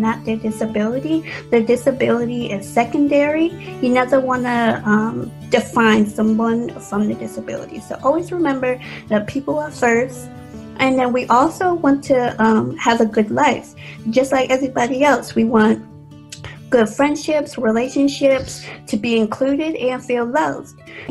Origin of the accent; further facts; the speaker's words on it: Maryland, United States; I'm from Baltimore County and I live with my family.